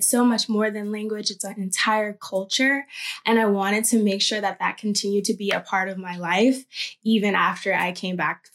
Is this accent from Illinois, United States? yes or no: no; Atlanta, Georgia, United States; I'm from Atlanta, Georgia, and I came down to Tallahassee to participate in the first year abroad program.